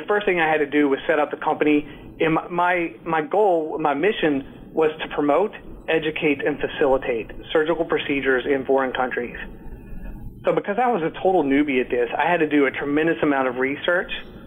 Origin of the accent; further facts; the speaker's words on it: Kentucky, United States; also born or lived in Washington, D.C.; I'm originally from Kentucky and ended up, I went to school in Washington, D.C.